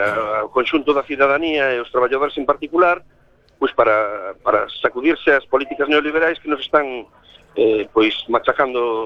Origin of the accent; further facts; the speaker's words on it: Ferrol, Galicia, Spain; Eu estou especialmente contento porque son ferrolán